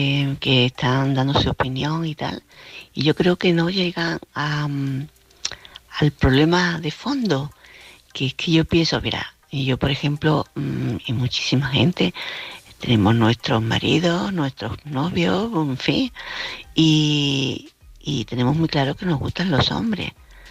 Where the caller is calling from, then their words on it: Córdoba, Andalusia, Spain; de Córdoba